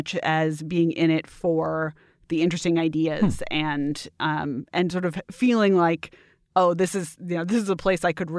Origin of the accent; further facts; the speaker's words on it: Washington, District of Columbia, United States; despite growing up in Washington, D.C. and being surrounded by it, or maybe because of growing up in Washington, D.C.